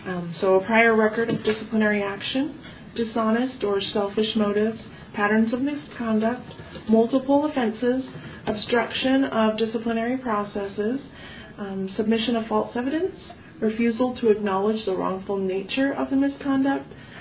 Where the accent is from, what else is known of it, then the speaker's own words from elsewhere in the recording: California, United States; moved away; I'm originally from California, so I've only lived in Utah for about 8 or 9 years at this point.